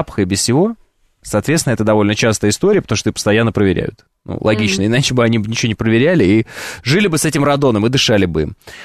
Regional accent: Gukovo, Rostov Oblast, Russia; now in Pervouralsk, Russia; В Первоуральске нет шахт, живу здесь, зато заводов много.

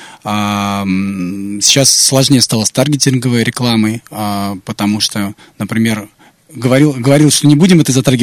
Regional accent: Moscow, Russia; я из Москвы

